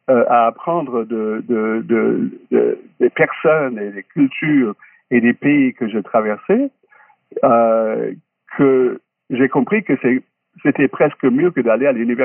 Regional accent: Kentucky, United States; Je dois dire que même chez moi dans le Kentucky, j'étais un grand rebelle contre la ségrégation et contre la maltraitance des Noirs.

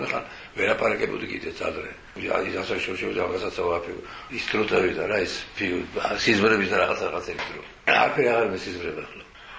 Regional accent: Imereti, Georgia; იმიტომ რომ იმერელი ვარ და ვალდებული ვარ

